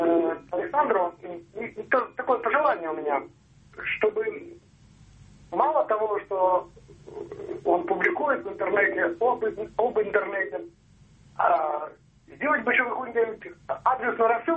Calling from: Vologda, Vologda Oblast, Russia; я звоню из Вологды.

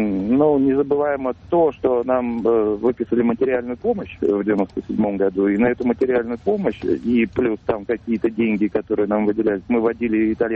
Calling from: Yaroslavl, Yaroslavl Oblast, Russia; я звоню вам из Ярославля. В 97-м году я служил в Москве, в милиции.

